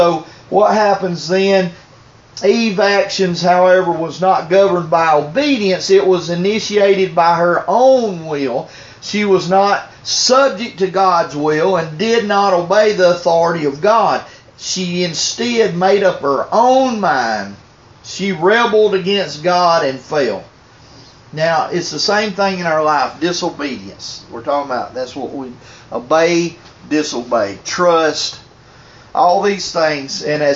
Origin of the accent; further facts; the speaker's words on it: the South, United States; I'm from the South now. Listen, we rebel yell, all that redneck and stuff. I didn't know no better. I grew up that way. You know, behind all that flag stuff, I didn't look at black and white just as a Southern boy.